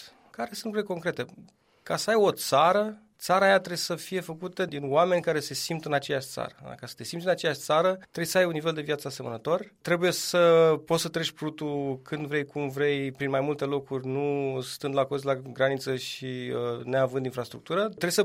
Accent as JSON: {"language": "Romanian", "country": "France", "moved": "yes", "lives_now": "Bucharest, Romania", "said": "Eu vin din Franța inițial. Da? Și când am ajuns din Franța la București, inițial nu eram în politică"}